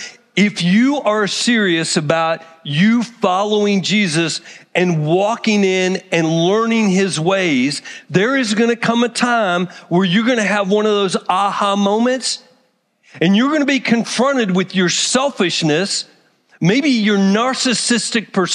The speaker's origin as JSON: {"language": "English", "region": "Texas", "country": "United States", "tie": "born or raised there", "said": "I was raised in Texas, so I have a tendency toward the individualism side"}